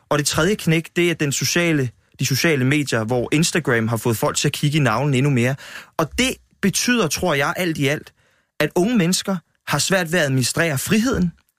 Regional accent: Vipperød, Zealand, Denmark; i Vipperød, hvor jeg kommer fra ved Holbæk

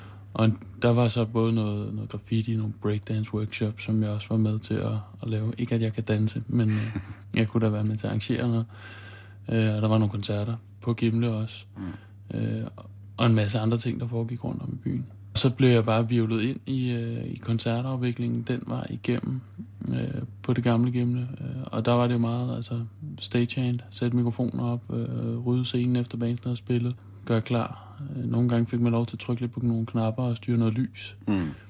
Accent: Roskilde, Zealand, Denmark; jeg er født og opvokset i Roskilde, så det var det naturlige sted at komme, hvis man var interesseret i musik.

